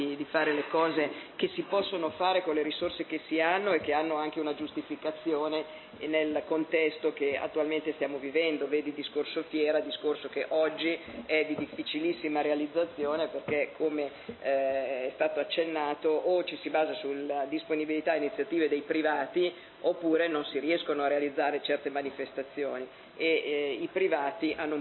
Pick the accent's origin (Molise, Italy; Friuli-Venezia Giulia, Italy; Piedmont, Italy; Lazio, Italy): Piedmont, Italy; Borgomanero; siccome sono del Ceppo, la mia famiglia viene come quella di Margherita e vive in questa città da generazioni